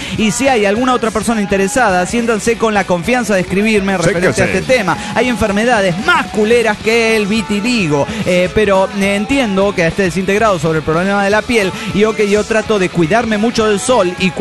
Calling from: Guadalajara, Jalisco, Mexico; de Guadalajara, Jalisco, México.

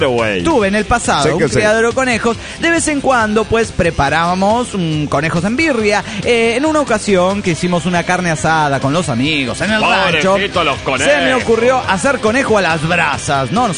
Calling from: Sucre, Chuquisaca, Bolivia; de Sucre, Bolivia.

